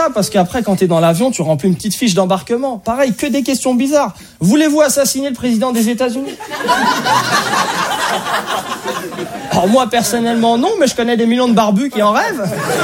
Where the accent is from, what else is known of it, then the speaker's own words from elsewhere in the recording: France; À chaque fois que je disais aux Américains que j'étais Français